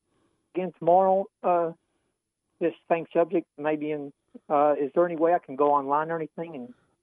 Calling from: Garland, Texas, United States; I'm calling from Garland, Dallas, Texas area

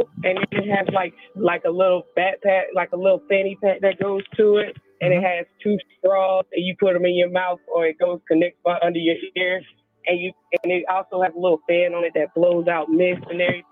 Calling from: Greensboro, North Carolina, United States; Greensboro, North Carolina.

